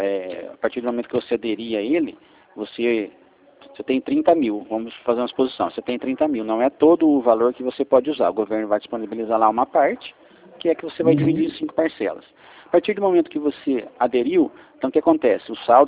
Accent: São Paulo, Brazil; Sou do interior aqui. Sou de São Paulo também, mas aqui mais para perto de Campinas aqui.

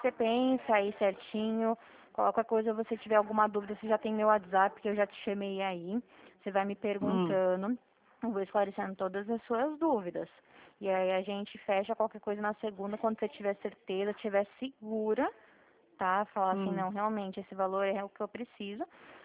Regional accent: Dracena, São Paulo, Brazil; eu sou de Dracena, no interior do estado de São Paulo.

